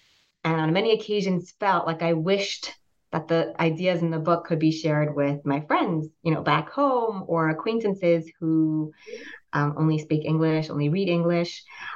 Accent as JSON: {"language": "English", "town": "Pittsburgh", "region": "Pennsylvania", "country": "United States", "tie": "born or raised there", "moved": "as an adult", "said": "I grew up in the States, moved around a lot as a child, but I spent most of my childhood years in Pittsburgh, Pennsylvania. I grew up in a Chabad Hasidic family, and when I finished high school, I went to Isra"}